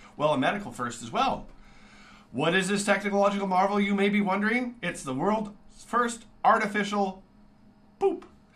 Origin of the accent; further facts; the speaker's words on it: Canada; So, it can be hard as a Canadian to find sources of pride, especially in technology.